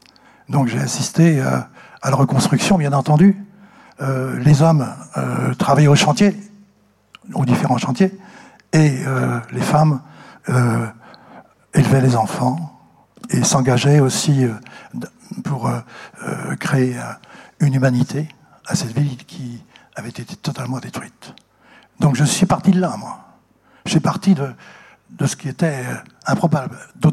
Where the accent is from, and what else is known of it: Saint-Nazaire, Pays de la Loire, France; born or raised there; also born or lived in Limerzel